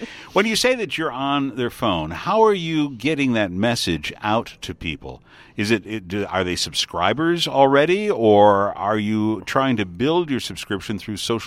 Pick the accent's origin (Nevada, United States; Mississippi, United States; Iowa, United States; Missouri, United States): Iowa, United States; Des Moines; I'm from Des Moines, Iowa. I can tell you the newspaper that Iowa depended on is no longer so dependent.